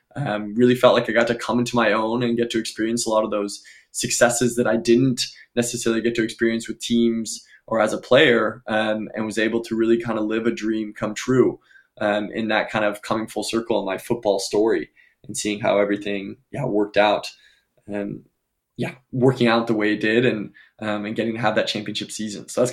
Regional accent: California, United States; I'm from California. I don't think I mentioned that earlier, but the middle school I went to is 98% Latino.

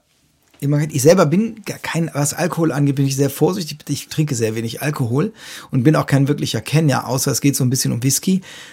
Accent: Rhineland-Palatinate, Germany; Ich bin Pfälzer. Ich bin zur, also mein Vater kommt aus der Pfalz, Ludwigshafen, aus Lö.

